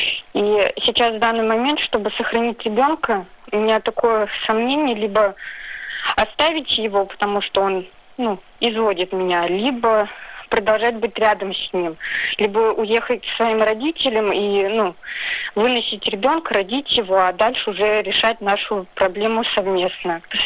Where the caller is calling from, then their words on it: Saint Petersburg, Russia; я звоню из Санкт-Петербурга.